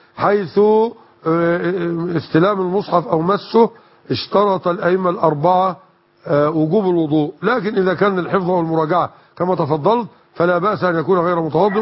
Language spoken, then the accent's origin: Arabic; Minyat al-Nasr, Dakahlia, Egypt; وكذلك عندنا في منية النصر دخل مجموعة على محل ذهب وسرقوا هذا الذهب وضربوا صاحب المحل بالنار في فخذه.